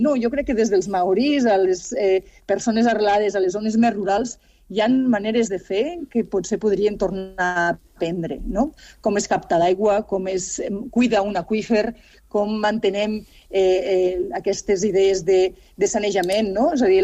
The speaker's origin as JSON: {"language": "Catalan", "region": "Catalonia", "country": "Spain", "also_born_or_lived": "New York", "said": "I jo quan jo estava molts anys vivint a Nova York, jo sempre deia, jo soc del Delta de l'Ebre."}